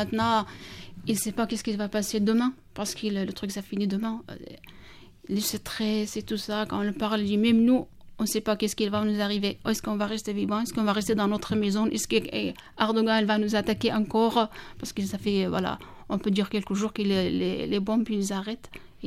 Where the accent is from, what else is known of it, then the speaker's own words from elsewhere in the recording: Syria; French is a second language; now in France; Oui, je viens de Ramchlo. Voilà, c'est au nord de Syrie, sur la frontière de Turquie, et j'ai toujours ma famille là-bas.